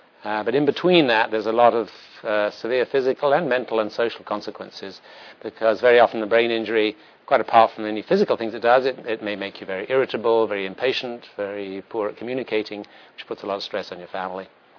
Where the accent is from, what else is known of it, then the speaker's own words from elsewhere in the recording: United Kingdom; whenever I came over from Britain, and you can tell I come from Britain